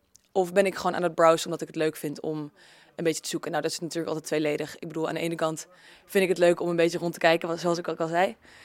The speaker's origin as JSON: {"language": "Dutch", "country": "Netherlands", "said": "dat wij als Nederlanders en als jonge meiden in Amsterdam toch een beetje verschillende kleding willen hebben."}